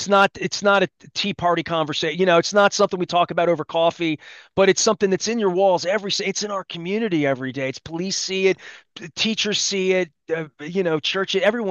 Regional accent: Dundalk, Maryland, United States; I'm from Dundalk. I lived in the community, and I call it Archie Bunker's Dundalk in the 70s.

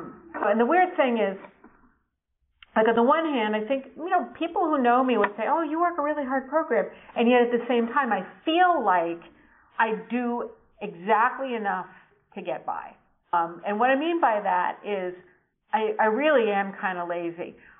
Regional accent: Cambridge, Massachusetts, United States; I'm from Cambridge, Massachusetts, Metro West Intergroup.

